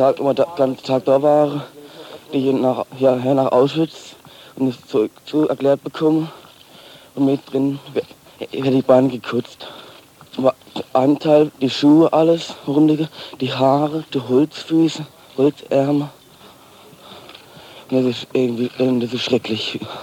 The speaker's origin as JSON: {"language": "German", "country": "Germany", "said": "Ich schäme mich ein bisschen für Deutschland. Wenn ich in der Zeit gelebt hätte, hätte ich mich als Deutscher erschossen."}